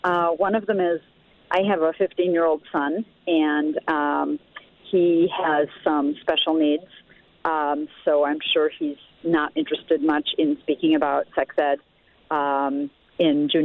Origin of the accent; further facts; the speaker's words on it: Janesville, Wisconsin, United States; When I was growing up in Janesville, Wisconsin, you could go in and talk to your guidance counselor